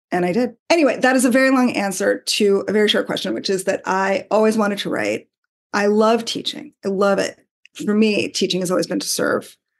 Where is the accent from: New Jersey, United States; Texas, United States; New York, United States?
New York, United States; I was from the New York area, but I was sort of naive in a lot of ways